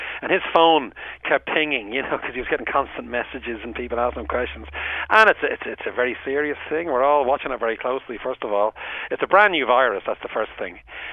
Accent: Bray, County Wicklow, Ireland; I am from Bray, as you know.

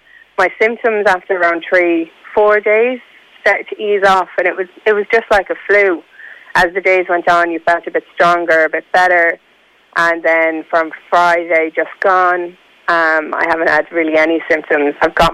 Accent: Galway, County Galway, Ireland; I'm from Galway, so it was the university hospital.

